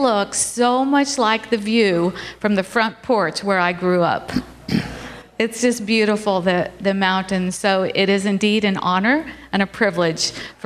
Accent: Virginia, United States; now in Maryland, United States; We had a lovely time today as we drove down from our home in Maryland to be with you tonight. I grew up in Virginia

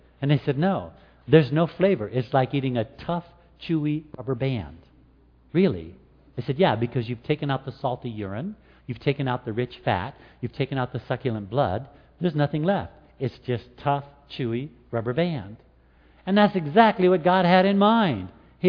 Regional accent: Alaska, United States; I said, no, I grew up in Alaska. We have king crab, but we don't have lobster.

